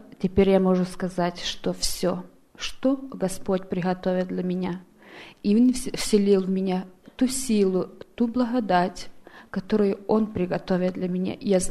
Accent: Tacoma, Washington, United States; я из Такомы.

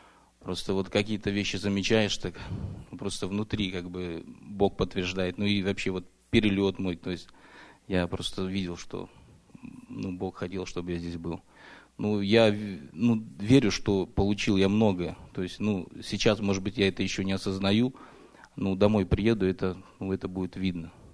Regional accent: Moscow, Russia; я из Москвы.

